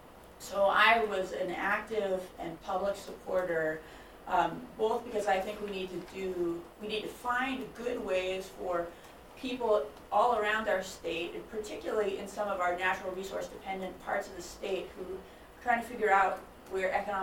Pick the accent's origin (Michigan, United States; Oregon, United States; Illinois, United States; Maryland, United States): Oregon, United States; Ashland; I also am from Southern Oregon, which is affectionately known by many as the Emerald Triangle. I grew up in Ashland, and my family has lived in Southern Oregon for six generations.